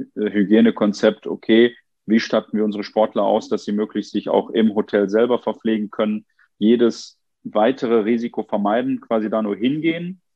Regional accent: Duisburg, North Rhine-Westphalia, Germany; Und ich habe in meiner Heimatstadt Duisburg gerade gesehen

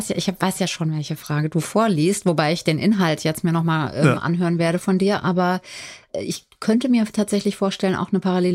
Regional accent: Limburg, Hesse, Germany; Ich bin ja in Limburg aufgewachsen und das ist ja fast Dorf gefühlt jetzt, also zu Berlin sowieso.

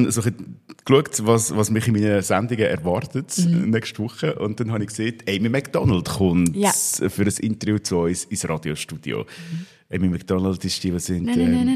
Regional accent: Aargau, Switzerland; als Aargauer.

